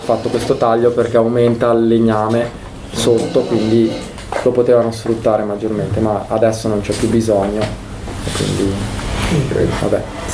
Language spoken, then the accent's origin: Italian; Ascona, Ticino, Switzerland; A Ascona, dalle mie parti, piace molto.